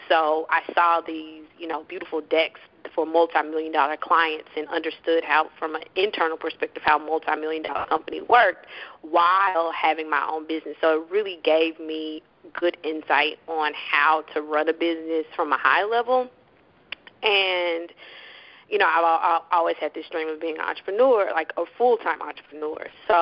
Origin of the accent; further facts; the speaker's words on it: Memphis, Tennessee, United States; So, I am from Memphis, Tennessee, and I went to Howard University in DC.